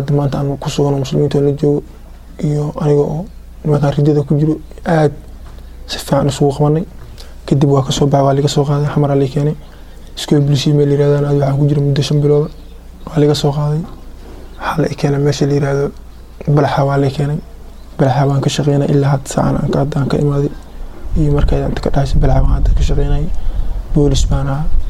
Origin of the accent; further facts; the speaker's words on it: Ceelcad, Gedo, Somalia; born there; Aniga hadda waa kasoo laabtay Eelacad aan ku dhashay, Eelacad aan ku dhashay maanta joogaa.